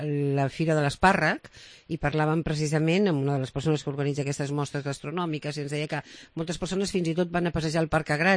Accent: Barcelona, Catalonia, Spain; sobretot els que som de Barcelona

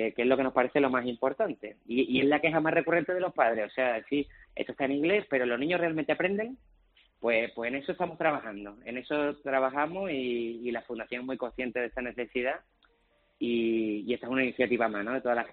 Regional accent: Spain; Pero es cierto que este complejo que tenemos los españoles no lo tenemos que quitar.

